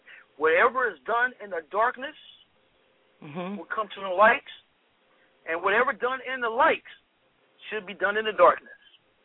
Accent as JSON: {"language": "English", "town": "Chicago", "region": "Illinois", "country": "United States", "also_born_or_lived": "Mississippi", "lives_now": "Jackson, United States", "said": "I'm in Jackson, Mississippi right now, which is my original home. I'm from Chicago. This is my original home, Mississippi."}